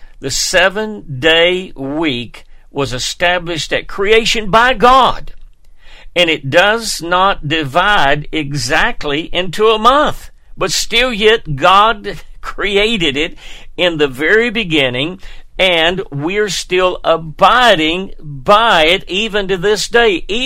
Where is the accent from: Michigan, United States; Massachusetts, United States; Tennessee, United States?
Tennessee, United States; Dayton; In 1925 in Dayton, Tennessee, that is my hometown.